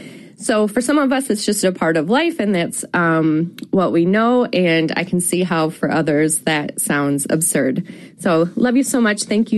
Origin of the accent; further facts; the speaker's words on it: Michigan, United States; growing up in Upper Peninsula of Michigan, the division between the Central and Eastern time zone is actually through part of the Upper Peninsula, and I happen to live near that line.